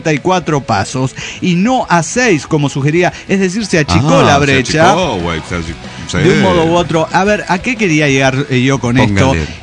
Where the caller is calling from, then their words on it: Celaya, Guanajuato, Mexico; de Celaya, Guanajuato.